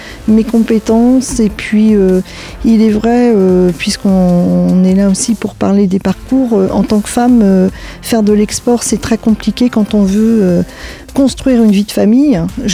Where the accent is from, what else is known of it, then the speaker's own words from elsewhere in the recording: Centre-Val de Loire, France; now in Orléans, France; Après ce parcours, je suis rentrée dans ma région natale, près de Sancerre, où j'ai vendu du vin toujours à l'export